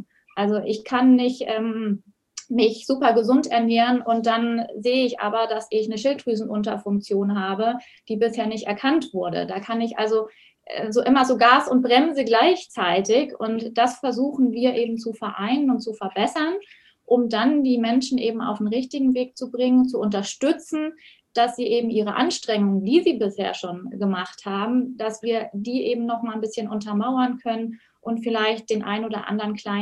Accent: Oberstdorf, Bavaria, Germany; Ja, also ich komme ja aus den Bergen, aus dem schönen Allgäu, aus Oberstdorf.

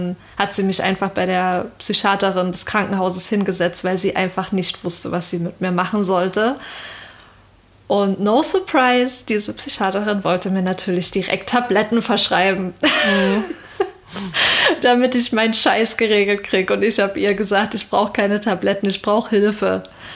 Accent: Saxony, Germany; Und ich bin in einer Kleinstadt in Sachsen groß geworden, wo auch so jeder jeden kennt irgendwie.

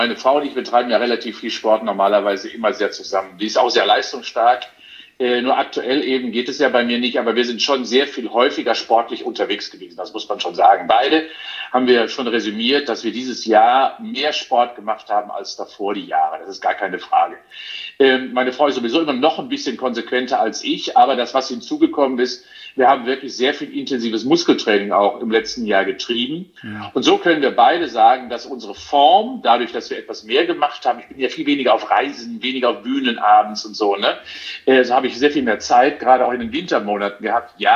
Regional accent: Cologne, North Rhine-Westphalia, Germany; Wir sind in Köln, hier ist ja meine Heimat, das ist ganz in der Nähe der Sporthochschule

